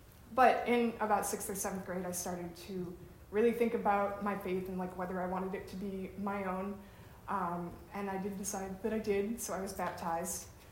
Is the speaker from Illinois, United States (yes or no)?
yes; Wheaton, Illinois, United States; I'm from Wheaton, Illinois, which is a suburb of Chicago.